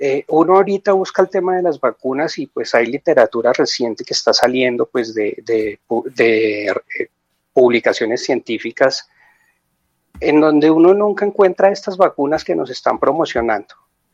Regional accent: Colombia; de Colombia, médico especialista en medicina familiar, medicina cardiovascular y cuidados paliativos.

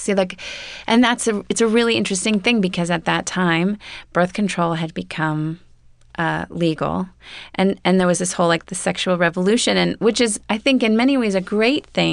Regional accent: Topanga, California, United States; Well, I grew up in Topanga, and I remember in high school, I always felt like that was the thing. It's like the thing that precedes you is that I'm a hippie. I'm from Topanga.

